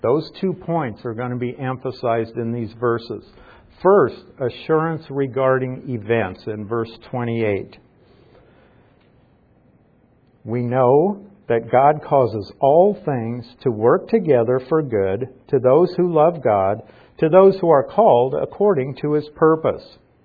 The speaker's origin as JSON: {"language": "English", "region": "Nebraska", "country": "United States", "tie": "born or raised there", "said": "When I was growing up in Nebraska, I knew that the city of Paris existed."}